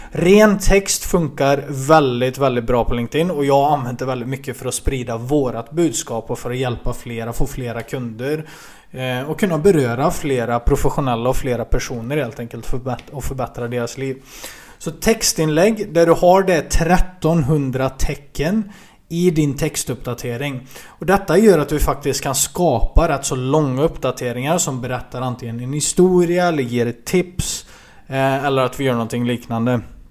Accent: Falköping, Västra Götaland County, Sweden; now in Oslo, Norway; jag är ju stationerad vanligtvis i Oslo, men jag kommer ju från Falköping, Västra Götaland ifrån början. För dig som tror att jag är norsk, jag är faktiskt svensk ifrån början, men jag har bott i Norge så länge så det har mixat in sig med min svenska.

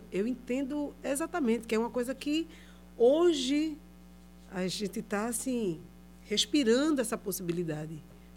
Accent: Pernambuco, Brazil; eu sou de Jardim São Paulo e o bairro é um bairro próximo do Barro. Um bairro vizinho.

